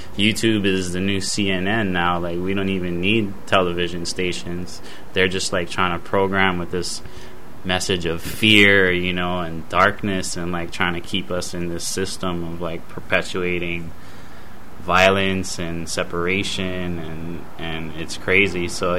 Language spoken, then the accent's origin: English; Waikiki, Hawaii, United States; I grew up in Waikiki my whole life, so I'm in the heart of all the development and new buildings and tourism and all